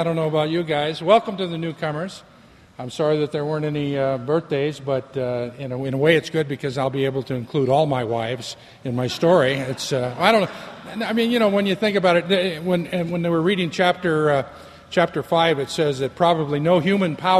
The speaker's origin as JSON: {"language": "English", "town": "Los Angeles", "region": "California", "country": "United States", "said": "I'm from Los Angeles, Valley Village, you know, it's the San Fernando Valley."}